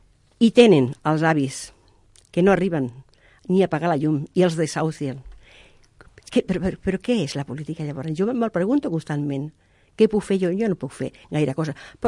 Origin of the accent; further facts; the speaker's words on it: Cádiz, Andalusia, Spain; born there; Catalan is a second language; now in Catalonia, Spain; jo estic molt integrada, jo sempre defineixo una catalana que va néixer a Càdiz, per la qual tinc dos pàtries, com diuen, dos llengües, dos cultures, que en tinc més